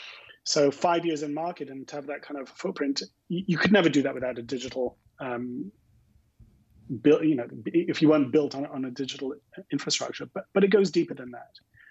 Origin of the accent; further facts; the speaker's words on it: London, United Kingdom; I don't know if you can tell from the remnants of my accent, but I'm originally from London.